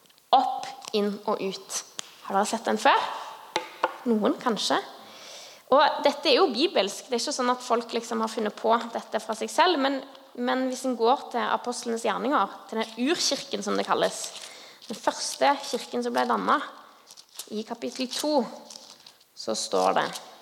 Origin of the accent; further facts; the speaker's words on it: Sandnes, Rogaland, Norway; also born or lived in Nevlunghavn; Jeg kommer jo fra Sandnes. Jeg pleier å si jeg kommer fra to steder. Sandnes, hvor dialekten er fra, og Nevlunghavn. Der er hele min slekt.